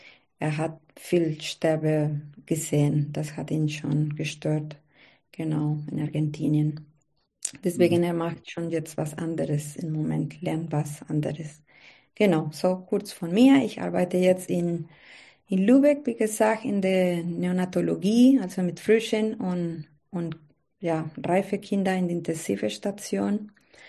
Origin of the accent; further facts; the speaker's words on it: Bogotá, Bogotá Capital District, Colombia; German is a second language; ich bin 34 Jahre alt, ich bin Kolumbianerin, da ich bin in Bogotá geboren, die Hauptstadt von Kolumbien.